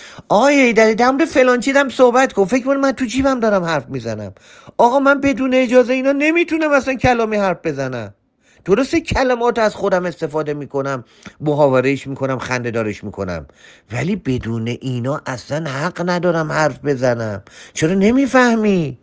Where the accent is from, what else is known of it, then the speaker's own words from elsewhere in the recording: Iran; born there; من توی ایران به دنیا اومدم و چون حالا مذهبم شیعه